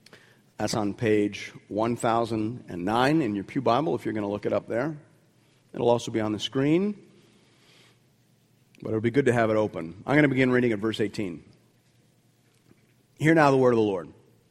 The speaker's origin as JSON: {"language": "English", "country": "Canada", "said": "we're Canadian"}